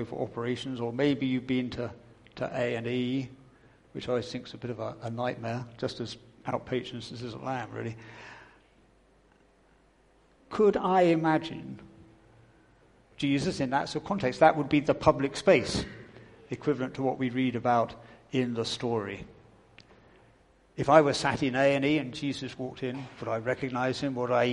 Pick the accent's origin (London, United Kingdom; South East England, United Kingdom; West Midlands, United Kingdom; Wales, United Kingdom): South East England, United Kingdom; Southampton; I come from Southampton.